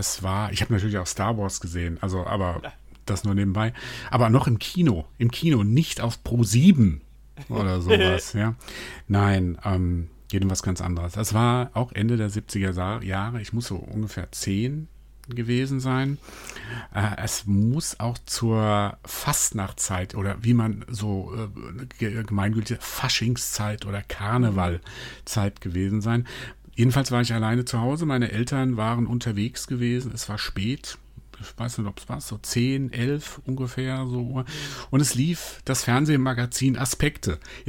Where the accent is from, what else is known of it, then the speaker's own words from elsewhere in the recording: Mainz, Rhineland-Palatinate, Germany; 68 geboren und ich kann mich noch gut erinnern, wie es damals, ich bin in Mainz groß geworden